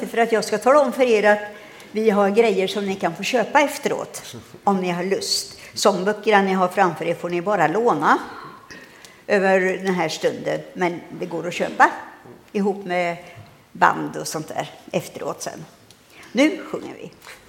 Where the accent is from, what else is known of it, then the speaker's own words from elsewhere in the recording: Kumla, Örebro County, Sweden; Och Kumla ligger på Närkeslätten, inte så långt ifrån Örebro. Och i Kumla växte vi upp också.